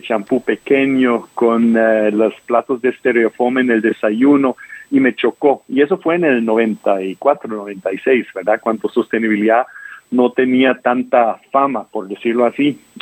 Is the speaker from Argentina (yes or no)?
no; southern Germany, Germany; Spanish is a second language; moved away as an adult; also born or lived in United States; now in Costa Rica; tal vez por mi nombre y tal vez por mi acento te das cuenta que soy alemán. Crecí en el sur de Alemania, después fui a estudiar a Estados Unidos hotelería, y ahí conocí a una costarricense y por eso estoy aquí en Costa Rica.